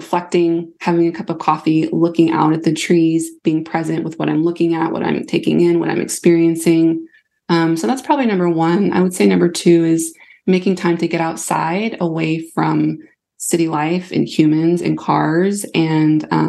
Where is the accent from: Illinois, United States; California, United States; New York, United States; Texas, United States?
Texas, United States; I'm from Texas, grew up in rural Texas